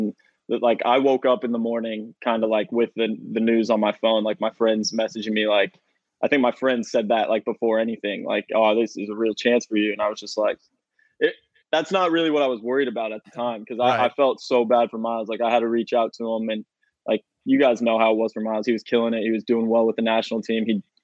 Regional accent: Kansas City, United States; like as an American, I'm just used to like in Kansas City, humid summers, like always having air conditioning.

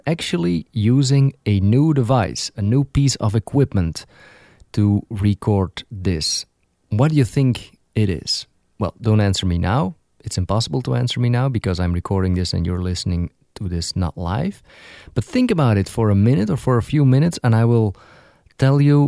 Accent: Flanders, Belgium; accent: Dutch; first language Dutch; English is a second language; My accent, the accent you're hearing right now, is Dutch. And I'm not from Holland. I'm not from the Netherlands. I'm from Belgium. I'm actually from the northern part of Belgium where the language is Dutch.

